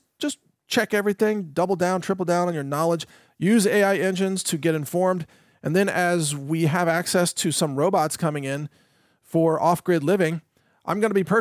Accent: United States; I will always remember that, you know, I'm American at heart. I've got the American spirit.

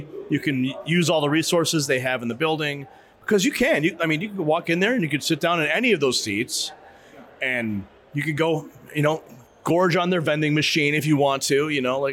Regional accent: Illinois, United States; now in Texas, United States; Yeah, ironically, I'm in Texas now. I'm from Illinois

